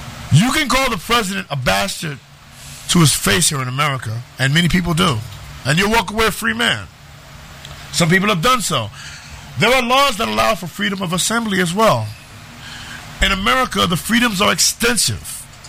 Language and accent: English; United States; Now, as an American, I've grown accustomed to these kind of freedoms. I love these freedoms. Being free is part of my culture and my upbringing. I feel like freedom is in our blood as Americans.